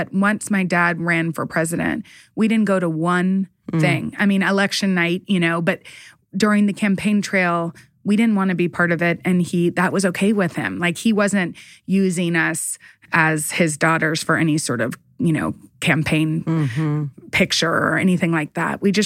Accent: Midland, Texas, United States; We grew up in Midland, Texas, moved to Dallas.

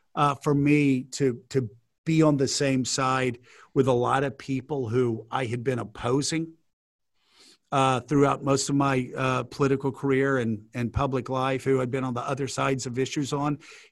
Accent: United States; There have been so many ways that the last 4 years have been heartbreaking for me as an American

